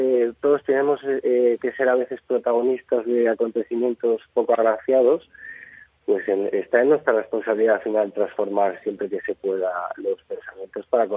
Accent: Madrid, Community of Madrid, Spain; born there; now in Mallorca, Spain; pues yo nací en Madrid, tengo 34 años

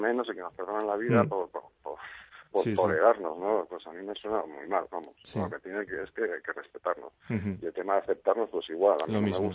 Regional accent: Basque Country, Spain; Dentro uh-huh. de los cerrados que somos los vascos

